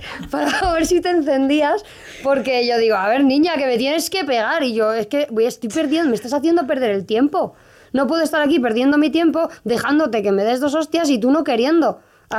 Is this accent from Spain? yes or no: yes; Community of Madrid, Spain; sí que me he criado en un barrio muy conflictivo. Yo inicialmente en mi adolescencia yo me crié en Pan Bendito y ahí pues había más de un conflicto.